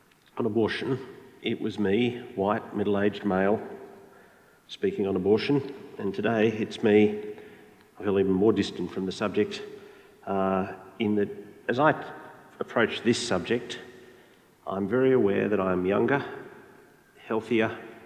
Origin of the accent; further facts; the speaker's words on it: Australia; as an Australian, there are probably four names that are most familiar to us in this debate.